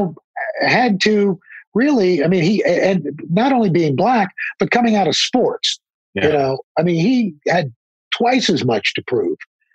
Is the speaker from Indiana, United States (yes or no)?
no; New York, United States; I grew up in New York, and right. and on television was this on Channel 5.